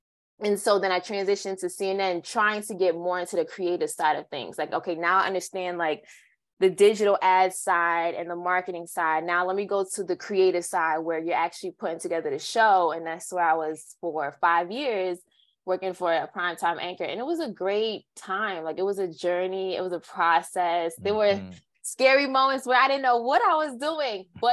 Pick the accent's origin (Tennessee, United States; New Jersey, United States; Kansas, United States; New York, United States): New York, United States; Mount Vernon; now in Bronx, United States; Well, funny enough, I'm originally from Mount Vernon. So I was raised in Mount Vernon. My dad lived in the Bronx and I would go back and forth growing up.